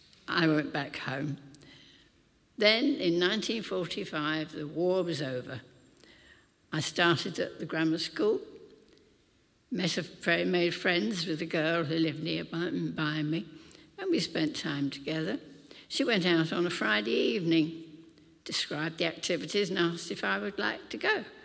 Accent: London, United Kingdom; born there; I was born in Walthamstow, London, and as was customary practice, I was christened at St John's Church in Stamford Hill.

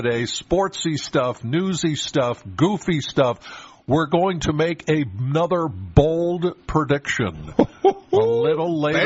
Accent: Penns Valley, Pennsylvania, United States; Now, again … I'm from Penns Valley, so I got a bit of a drive to get to the studio.

